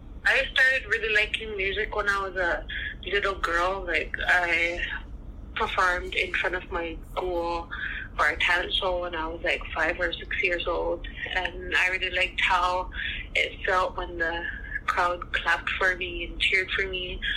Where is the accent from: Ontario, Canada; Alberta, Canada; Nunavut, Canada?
Nunavut, Canada; Baker Lake; now in Iqaluit, Canada; I'm originally from Baker Lake, Nunavut. I've been living in Iqaluit for 6 years now.